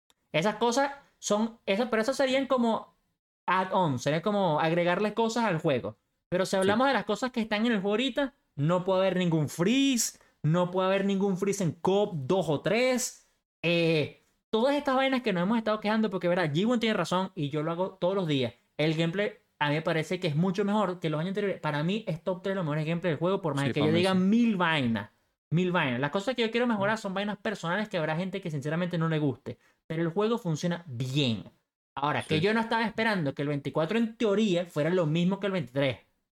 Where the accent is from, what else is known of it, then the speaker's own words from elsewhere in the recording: Venezuela; Si la vaina fuera de Venezuela, yo seguramente estaría botando baba de lo espectacular que están vendiendo en mi país. Pero yo de Venezuela es como, ok, de pinga.